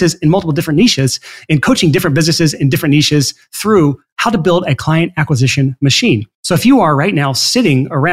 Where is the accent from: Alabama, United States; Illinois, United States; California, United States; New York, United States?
Alabama, United States; And I say tongue in cheek, and I can say this because I'm from Alabama.